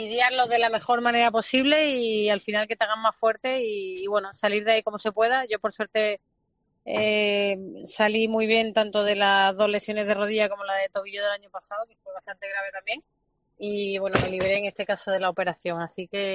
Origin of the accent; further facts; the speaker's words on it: Málaga, Andalusia, Spain; suerte de ganar un año ahí en Málaga, en el Carpena, que fue increíble. Y bueno, conseguí ser profeta en mi tierra, sí.